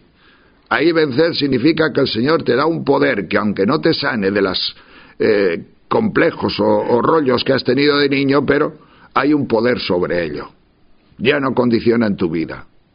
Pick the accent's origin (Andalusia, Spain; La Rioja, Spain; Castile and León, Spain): Castile and León, Spain; Tejerina; Yo soy de Tejerina